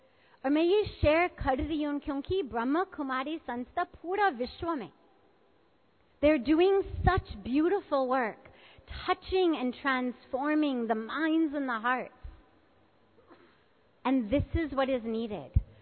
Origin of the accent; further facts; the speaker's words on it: United States; Hindi is a second language; moved away as an adult; now in India; मैं 28 वर्ष पहले 25 साल की छोटी सी आयु में मैं अमेरिका से आए, मैंने स्टैनफोर्ड यूनिवर्सिटी से ग्रेजुएशन की और मैं अपनी PhD कर रही थी। मैं भारत में आए बैकपैक लेकर